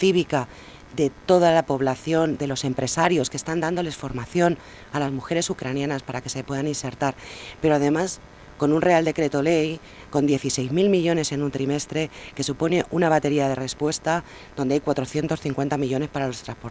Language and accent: Spanish; Madrid, Community of Madrid, Spain; para que no pase con mi tierra en Madrid